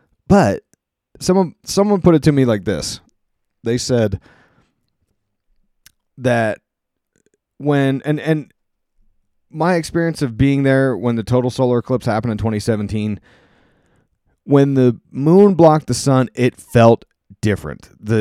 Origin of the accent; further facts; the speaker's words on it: United States; because I'm an American living in America.